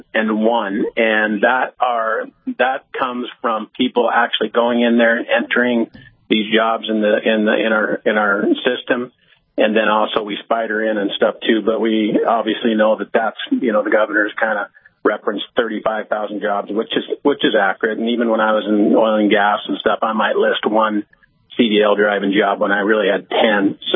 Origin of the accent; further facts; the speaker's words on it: Montana, United States; obviously I'm from Montana. I came to North Dakota because I like the sense of community and belonging that the state offers.